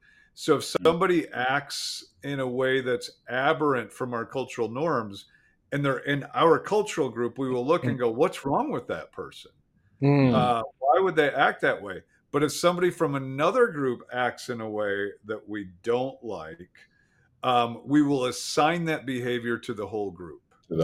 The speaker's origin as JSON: {"language": "English", "region": "Wisconsin", "country": "United States", "said": "I'm from Wisconsin. If we were to archetype people from Wisconsin, you'd say, man, they love cheese and beer"}